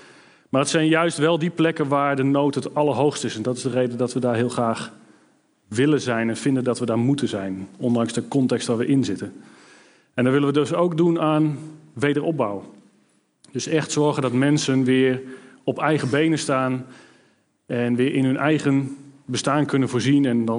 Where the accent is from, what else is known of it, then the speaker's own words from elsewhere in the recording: Overijssel, Netherlands; born there; now in Duiven, Netherlands; Ik kom uit Duiven gereden. Maar ik ben een geboren tukker